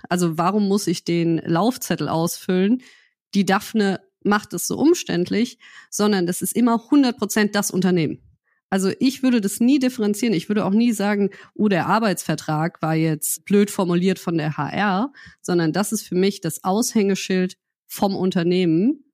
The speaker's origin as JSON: {"language": "German", "region": "Berlin", "country": "Germany", "said": "ich komme aus Berlin"}